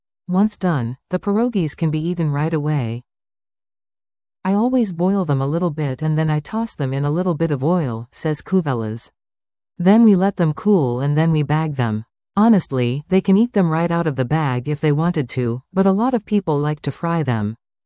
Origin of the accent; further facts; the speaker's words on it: Thorold, Ontario, Canada; I grew up in Thorold